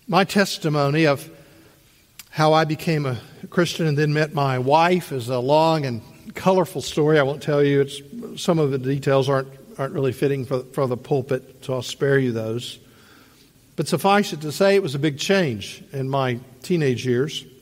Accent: Memphis, Tennessee, United States; Most people I would see back in my hometown of Memphis who knew me prior to the 12th grade would have the same reaction

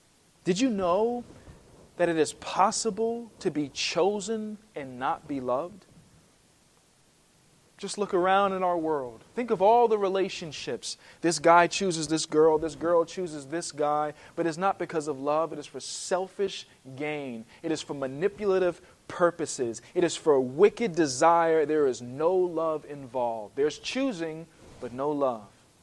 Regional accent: Rhode Island, United States; now in Texas, United States; Now, I'm not from Texas. Originally, I'm from Rhode Island, but I've learned enough that Texans love barbecue

